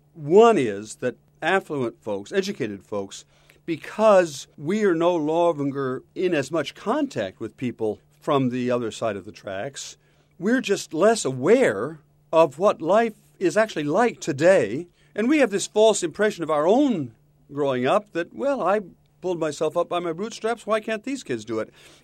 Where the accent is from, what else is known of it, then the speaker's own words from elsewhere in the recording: Port Clinton, Ohio, United States; Whereas when you're growing up in Port Clinton in the 1950s, most of my friends, actually, my dad was a small businessman